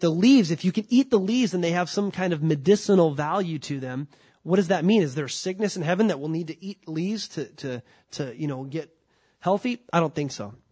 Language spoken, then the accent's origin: English; California, United States; I grew up in Southern California, so I'm used to fruits.